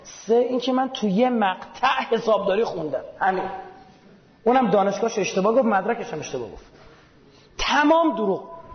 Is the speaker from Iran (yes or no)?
yes; Iran; من بچه ایرانم.